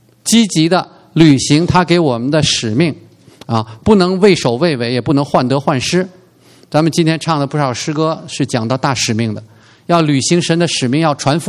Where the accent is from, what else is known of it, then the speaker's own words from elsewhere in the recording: China; 大家知道我们中国人文化当中什么意思啊？